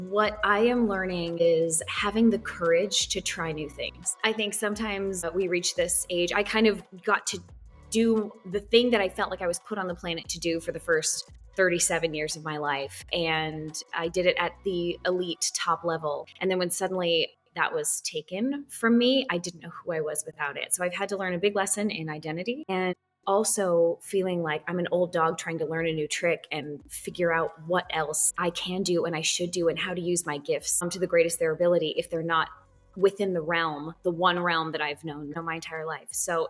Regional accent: Minnesota, United States; born there; also born or lived in New York; now in Nashville, United States; I was born in Minnesota, and I had a big break when I was 21 to pursue my dream of being on Broadway. I moved to New York

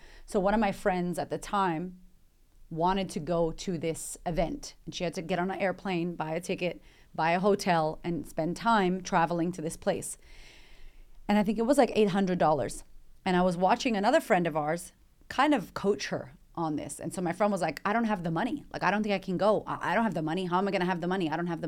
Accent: United States; now in Australia; But here in Australia, which is a super rich country, and like as an American, I'm like, Australia's rich.

